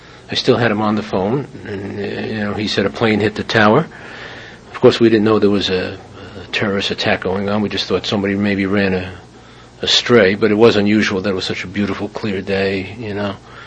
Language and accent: English; Great Neck, New York, United States; We live in Great Neck. I was born and raised in Great Neck.